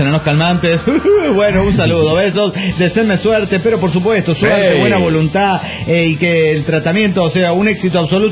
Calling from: Monterrey, Nuevo León, Mexico; desde Monterrey, Nuevo México.

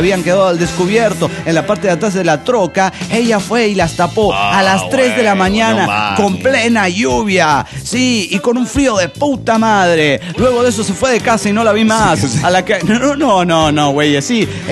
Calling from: Barranqueras, Chaco, Argentina; saludo de las tierras más calurosas del norte argentino, el Chaco.

